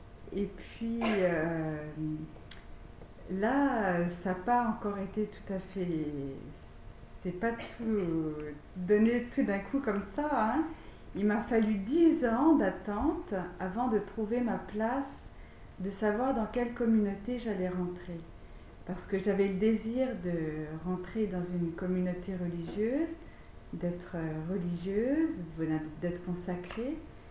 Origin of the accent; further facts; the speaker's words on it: Paris, Île-de-France, France; parce que je suis parisienne, hein, née à la Bastille, voilà.